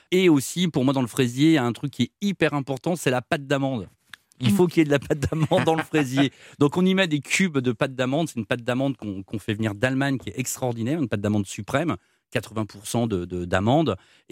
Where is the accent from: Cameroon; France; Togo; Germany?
France; Brittany; je suis breton